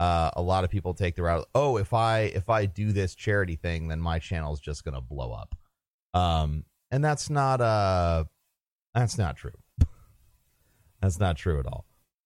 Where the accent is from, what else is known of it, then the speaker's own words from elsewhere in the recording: St. Louis, Missouri, United States; back in my hometown in St. Louis, there's a company called Blueprint Coffee